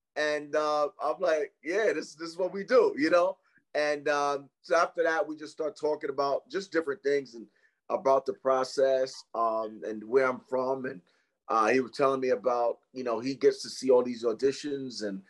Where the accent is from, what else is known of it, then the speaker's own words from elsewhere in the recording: Brooklyn, New York, United States; I was letting him know I'm from Brooklyn, New York, and stuff like that.